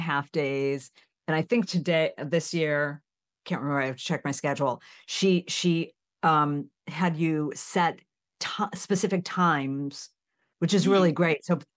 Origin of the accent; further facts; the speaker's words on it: Chicago, Illinois, United States; born there; I'm coming to you from my studio, which is in the beautiful, beautiful Hudson Valley, New York. I was born in Chicago. I have an apartment in Brooklyn, but I work up here in the Hudson Valley